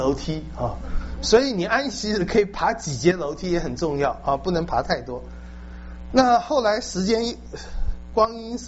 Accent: China; 其实我们中国人也多得不得了了

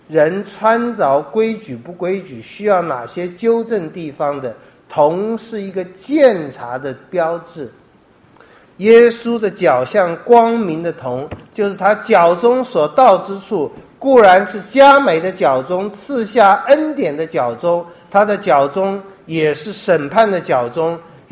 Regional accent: China; 这我们中国人中国文化里面也是很难避免的一个缺点

